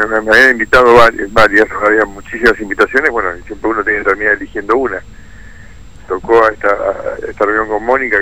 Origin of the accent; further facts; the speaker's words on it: Argentina; Me fui convencido de que no estoy solo en esta vocación de cambio, que cada vez somos más los argentinos.